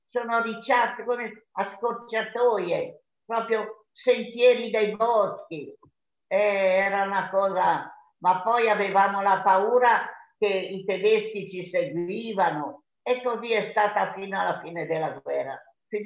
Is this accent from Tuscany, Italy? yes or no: yes; Carrara, Tuscany, Italy; born there; sono nata a Carrara. Ora ho 92 anni